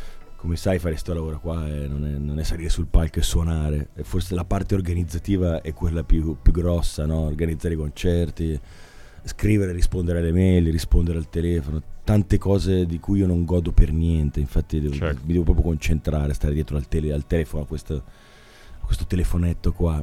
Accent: Milan, Lombardy, Italy; also born or lived in Pavia; Io sono di Milano, sì. Milano. Sono nato a Pavia un po' per sbaglio, sono cresciuto a Milano.

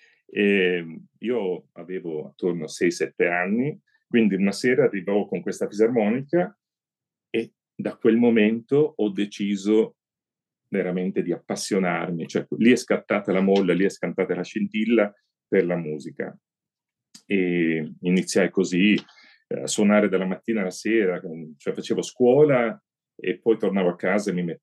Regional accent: Tavullia, Marche, Italy; Io sono nato a Tavuglia, in provincia di Pesaro

